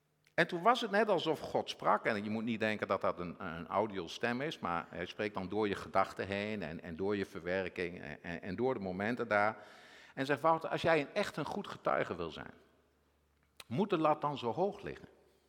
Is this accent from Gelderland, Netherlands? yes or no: yes; Winterswijk, Gelderland, Netherlands; Ik kom uit Winterswijk. Ik ben getrouwd met Elspeth, die komt uit Gossel en de vergadering van Warrensveld.